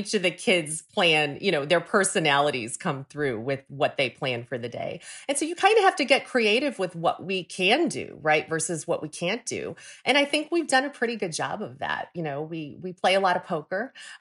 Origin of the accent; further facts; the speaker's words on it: Hong Kong; moved away; I was an immigrant, right? We moved here from Hong Kong. And I'm the oldest daughter of three girls.